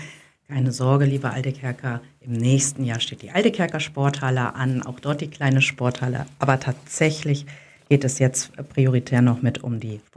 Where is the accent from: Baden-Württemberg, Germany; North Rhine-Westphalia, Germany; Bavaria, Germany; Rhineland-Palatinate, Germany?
North Rhine-Westphalia, Germany; Kerken; Ich bin sogar ein Kind der Gemeinde Kerken. Ich habe dort meine Ausbildung gemacht und kenne die ursprünglichen Verwaltungsabläufe von Kerken